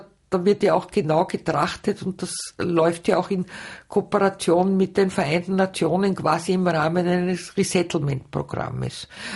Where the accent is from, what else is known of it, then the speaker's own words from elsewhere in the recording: Gmunden, Upper Austria, Austria; Ich bin zwar in Linz geboren, aber seit meinem ersten Lebensjahr in Gmunden und wohne jetzt in der Nähe von Gmunden in einem kleinen Dorf.